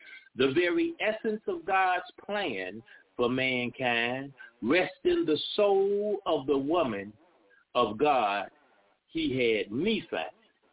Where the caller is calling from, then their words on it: Naperville, Illinois, United States; also born or lived in Chicago, United States; I'm calling from Naperville, Illinois, formerly of Chicago.